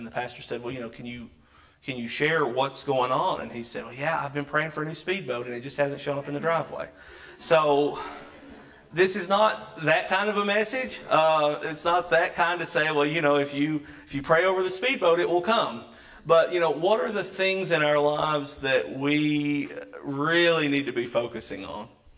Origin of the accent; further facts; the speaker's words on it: United States; I think sometimes that's being an American. We want things now.